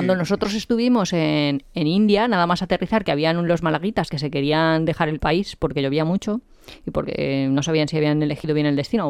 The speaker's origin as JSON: {"language": "Spanish", "region": "Valencian Community", "country": "Spain", "said": "yo que soy valenciana de toda la vida, eso lo veo como súper raro"}